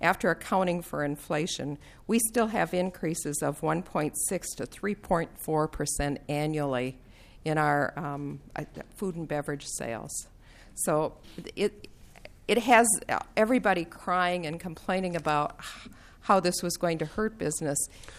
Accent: Duluth, Minnesota, United States; Duluth was my hometown. Duluth was the first large city in the state of Minnesota to go smoke-free.

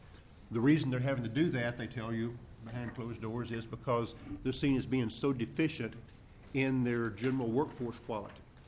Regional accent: the South, United States; From my accent, you can tell I'm from the South.

